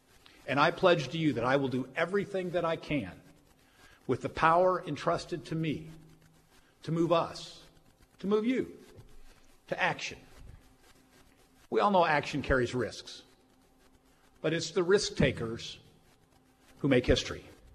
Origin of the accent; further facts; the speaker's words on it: DeSoto, Texas, United States; Growing up in DeSoto, I went to Central Elementary School.